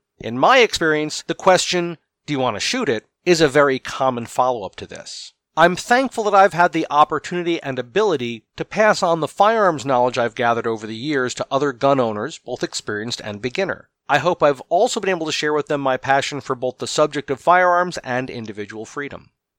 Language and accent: English; United States; born there; I'm thankful that I was born in America.